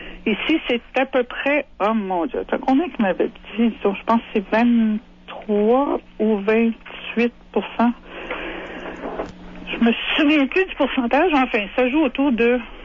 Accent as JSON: {"language": "French", "town": "Montreal", "region": "Quebec", "country": "Canada", "said": "moi, je viens de Montréal. Je veux dire, il n'en manque pas d'activité là-bas, là."}